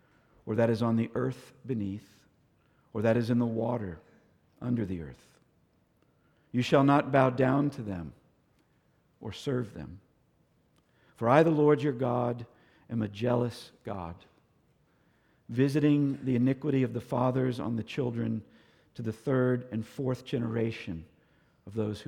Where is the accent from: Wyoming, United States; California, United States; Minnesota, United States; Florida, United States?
Florida, United States; I grew up in Florida, so we didn't have things like New York City.